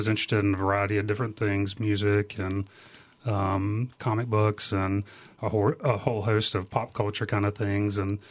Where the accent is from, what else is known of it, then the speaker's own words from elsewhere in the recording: Laurel, Mississippi, United States; I did a little internship at a fantastic little museum in my hometown of Laurel, Mississippi, actually the Lauren Rogers Museum of Art.